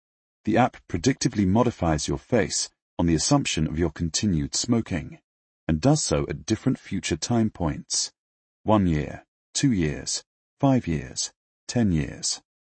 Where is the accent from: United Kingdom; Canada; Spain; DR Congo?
United Kingdom; now in United States; colleagues, friends, and family in the United States and in my home country of the United Kingdom.